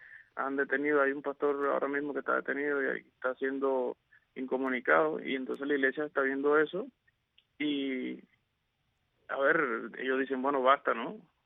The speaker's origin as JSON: {"language": "Spanish", "country": "Cuba", "said": "Nosotros como ciudadanos cubanos"}